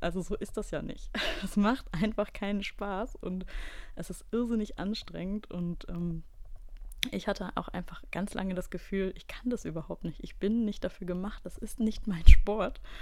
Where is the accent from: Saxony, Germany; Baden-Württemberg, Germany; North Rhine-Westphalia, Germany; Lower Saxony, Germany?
North Rhine-Westphalia, Germany; Düsseldorf; Ich komme aus Düsseldorf.